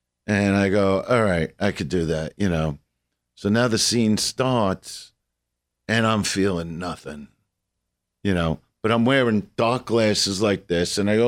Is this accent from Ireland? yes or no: no; Brooklyn, New York, United States; I'm from Brooklyn.